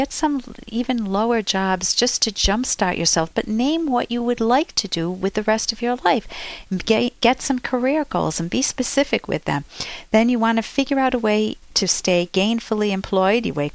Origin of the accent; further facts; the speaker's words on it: Cranston, Rhode Island, United States; So we went to a secondhand shop on Oakland Avenue, where I grew up in Cranston.